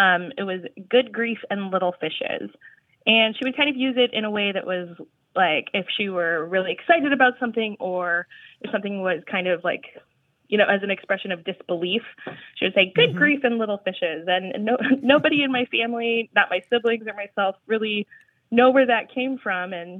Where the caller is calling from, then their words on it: Plattsmouth, Nebraska, United States; I'm calling from Plattsmouth, Nebraska.